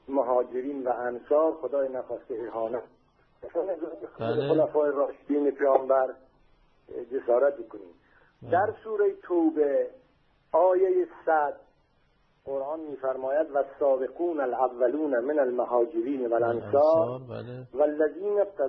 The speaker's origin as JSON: {"language": "Persian", "town": "Shiraz", "region": "Fars", "country": "Iran", "said": "از برادران اهل سنت شما هستم، از شیرازم."}